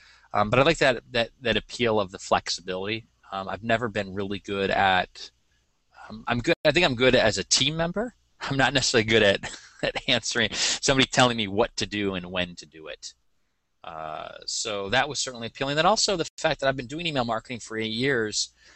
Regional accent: Rochester, New York, United States; So I grew up in Rochester, New York, which means everybody in Rochester is a Sabres fan.

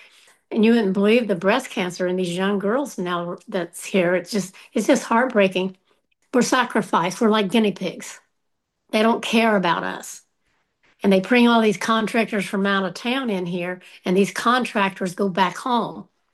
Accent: Appalachia, United States; We're Appalachian people, and we work, and we take care of our own.

